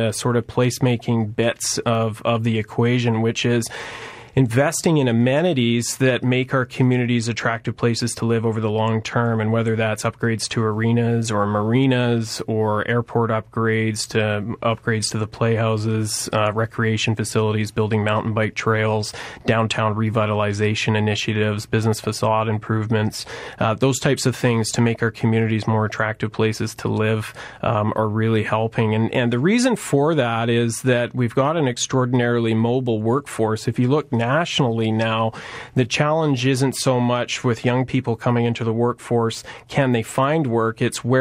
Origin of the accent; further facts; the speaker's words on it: Vancouver, British Columbia, Canada; moved away as an adult; I'm a transplant, so I've been here 6.5 years. I was born and raised in Vancouver. I was a third-generation Vancouverite